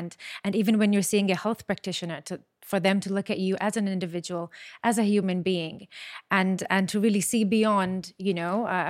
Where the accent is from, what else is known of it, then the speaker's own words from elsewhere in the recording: Gozo, Malta; 37, as you said, probably one of the oldest people you've had on the show. I am a mother. I'm originally from Gozo.